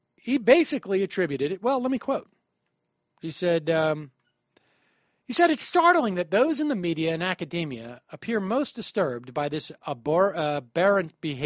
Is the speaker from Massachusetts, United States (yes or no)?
yes; Worcester, Massachusetts, United States; As you know, I grew up in Massachusetts, in Worcester, just outside of Boston.